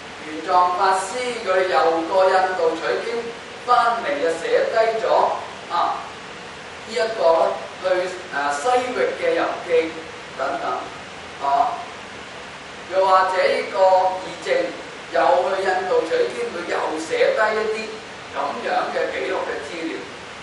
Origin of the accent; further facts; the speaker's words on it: China; 我哋中國人好清楚幾時噶嘛？